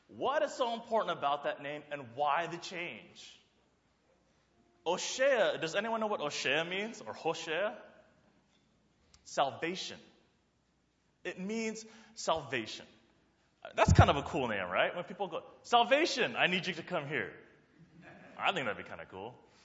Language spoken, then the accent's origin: English; California, United States; let me tell you where I come from. I come from Dombart, California. I was just a little nerdy Chinese kid from the suburbs.